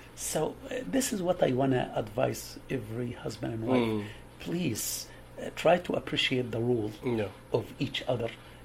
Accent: Egypt; I'm Egyptian

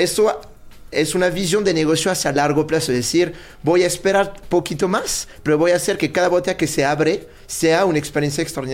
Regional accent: Grand Est, France; born there; Spanish is a second language; yo nací en Champagne, en un pueblito de 350 habitantes en la Champagne.

